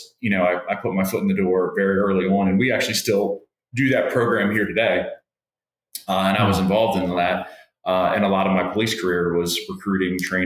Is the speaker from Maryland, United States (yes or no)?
yes; Baltimore, Maryland, United States; I had known Ocean City, just born and raised in Baltimore. Ocean City is a 3-hour trip for us.